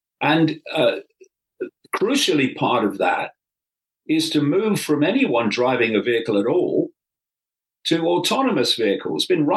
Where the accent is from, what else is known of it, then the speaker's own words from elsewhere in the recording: England, United Kingdom; it's not the left I grew up in when I was growing up in England.